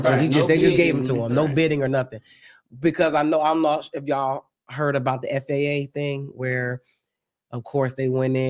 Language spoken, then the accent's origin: English; Bristol, Pennsylvania, United States; Bristol, stand up, my hometown. A suburb of Philadelphia.